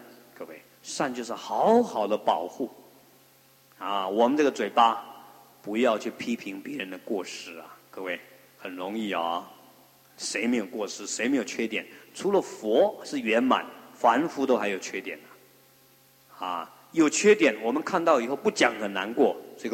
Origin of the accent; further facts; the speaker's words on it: China; 我们中国人把往生咒当作死人念，实在很不好哎